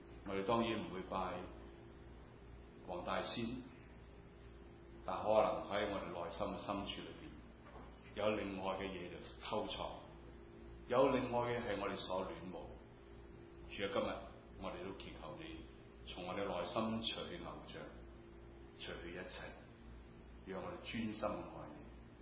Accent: Shanghai, China; 因为我是上海人嘛

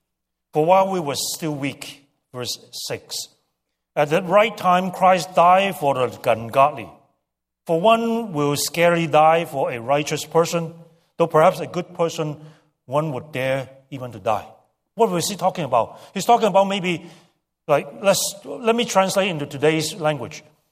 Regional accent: Hong Kong; I grew up in Hong Kong. So the last year in Hong Kong was a dreadful year

